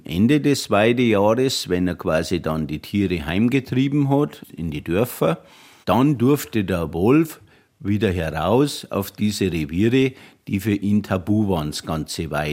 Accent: Kassberg, Bavaria, Germany; und ich komme aus Kassberg, das war auch immer schon einer der größeren Wölfe

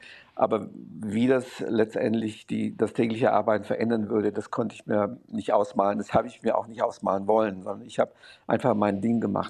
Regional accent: Romania; first language German dialect; Und der war etwa, ich würde mal sagen, 7000 Einwohner groß. Und da bin ich aufgewachsen. Und bis zur zweiten Klasse habe ich auch kein Rumänisch gesprochen. Ich habe dann das Rumänische in der Schule gelernt.

